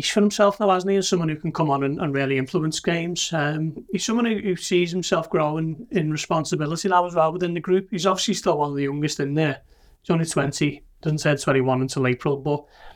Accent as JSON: {"language": "English", "town": "Liverpool", "region": "North West England", "country": "United Kingdom", "accent": "Scouse", "said": "I think he heard my accents, and, you know, he knew I was from Liverpool."}